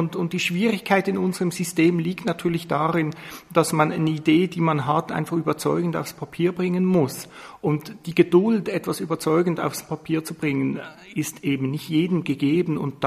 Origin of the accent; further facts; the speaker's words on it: Switzerland; wie das zum Beispiel bei uns in der Schweiz doch in vielen Fällen stattfindet.